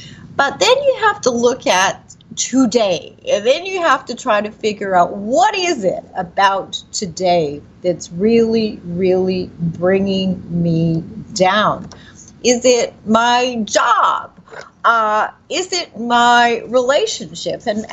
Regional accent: Canada; also born or lived in Montreal; when I was living in Montreal, and of course you know that I am Canadian and I have dual citizenship

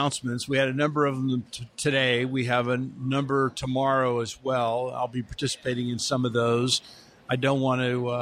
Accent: Houston, Texas, United States; My hometown of Houston, Texas.

